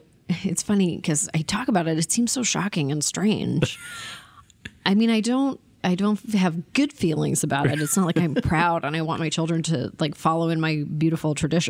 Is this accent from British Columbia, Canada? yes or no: no; Toronto, Ontario, Canada; born there; I was born in Toronto, in the province of Ontario, in Canada.